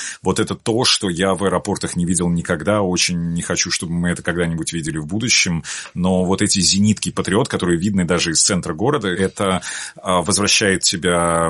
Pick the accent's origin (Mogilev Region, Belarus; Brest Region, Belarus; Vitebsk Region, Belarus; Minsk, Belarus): Minsk, Belarus; Я рос в Минске, когда я еще был совсем маленьким мальчиком, мне было года 4, наверное, максимум 5.